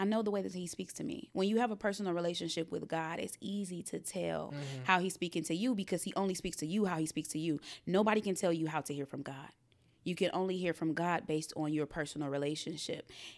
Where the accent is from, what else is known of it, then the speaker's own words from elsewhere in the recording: Detroit, Michigan, United States; I grew up in Detroit on the east side where cold.